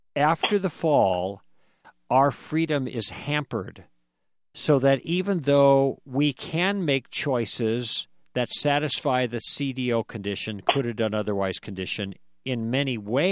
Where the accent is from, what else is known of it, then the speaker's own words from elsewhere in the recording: Illinois, United States; because I'm from Illinois